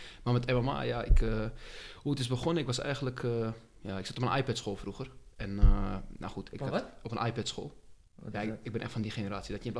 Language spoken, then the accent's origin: Dutch; Netherlands; ben ik gewoon Nederlands, maar ik word ook in Leiden en in overal zeggen ze altijd, jij bent geen Nederlander, je bent een Pool, je bent een Oostblokker, een ding, omdat ik Nederlander ben met bruine ogen.